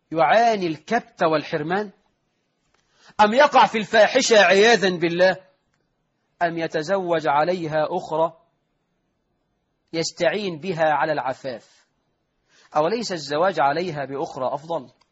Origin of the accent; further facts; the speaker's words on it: Egypt; والحد عهد قريب عندنا في مصر، في صعيد مصر وفي ريف مصر